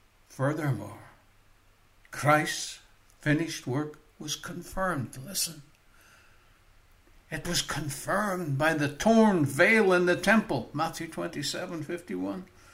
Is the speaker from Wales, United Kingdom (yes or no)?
no; Maghera, Northern Ireland, United Kingdom; And when I grew up in Northern Ireland, in a wee place called Mahara, wee small place